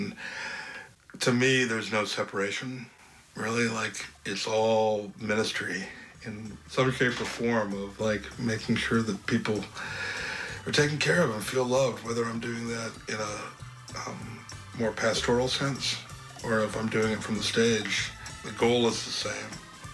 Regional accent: Brooklyn, New York, United States; also born or lived in California; I'm from Brooklyn, New York, born in California.

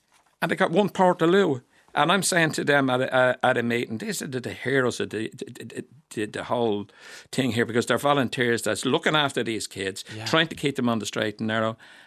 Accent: Donnycarney, Leinster, Ireland; I was born in Donnycarney. I moved to Edenmore and I live in Coolock, all within the barony of Coolock, the name that's been dragged through the mire.

